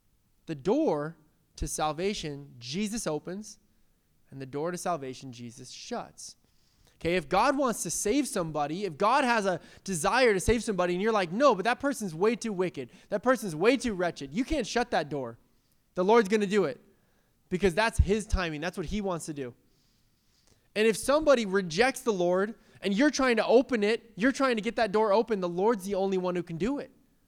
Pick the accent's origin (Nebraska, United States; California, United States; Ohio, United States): California, United States; San Diego; Like, I'm from San Diego. I love the water.